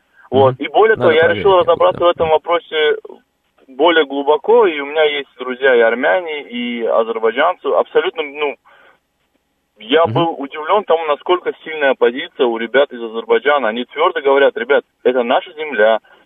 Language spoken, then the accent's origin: Russian; Dagestan, Russia; я родом из Дагестана